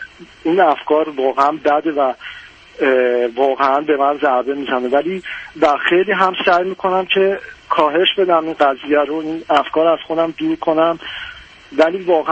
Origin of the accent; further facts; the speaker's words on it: Iran; moved away; به من بسیار کمک کردن که منو حمایت کردن که حتی بیام خارج از ایران و بتونم پیشرفت کنم